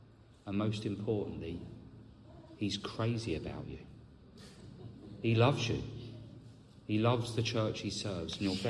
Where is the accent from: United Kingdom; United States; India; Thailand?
United Kingdom; Wales; I come with good news from Wales.